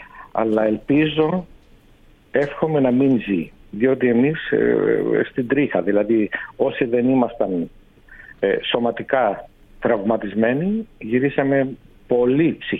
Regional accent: Cyprus; δεν είχαμε καθόλου μεγάλες διαφορές με τους Τουρκοκύπριους σαν Ελληνοκύπριοι.

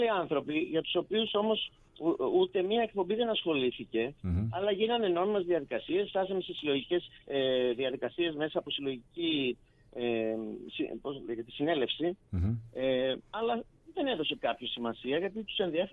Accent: Piraeus, Attica, Greece; γιατί είμαι Πειραιώτης

